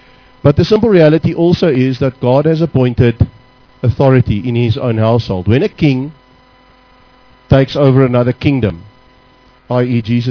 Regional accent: South Africa; I'm from South Africa.

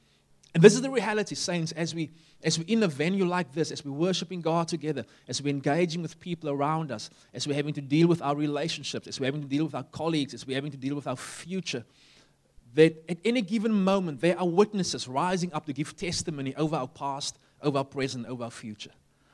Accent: Upington, Northern Cape, South Africa; And where I grew up in Uppington, you had roads.

